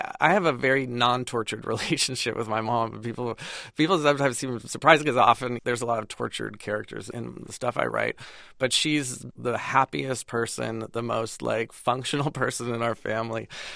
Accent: Pasadena, California, United States; I remember I grew up in Pasadena in a very kind of homogenous kind of suburban existence, and I went to college at Wesleyan University in Connecticut

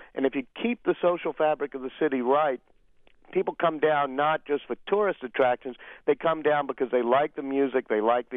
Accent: New Orleans, Louisiana, United States; I grew up in Broadmoor, as I said, around Napoleon Avenue, and it was a totally integrated neighborhood when I was growing up.

